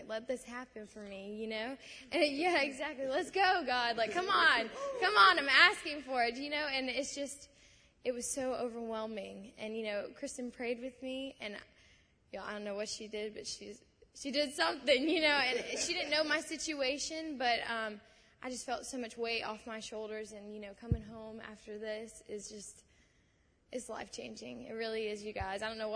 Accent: Columbia, United States; I'm from Columbia, so I drive an hour to be here.

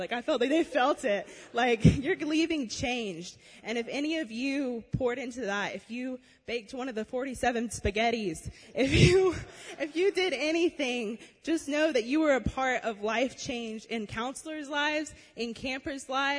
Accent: Spartanburg, South Carolina, United States; I'm from Spartanburg, South Carolina, which is 2.5 hours away.

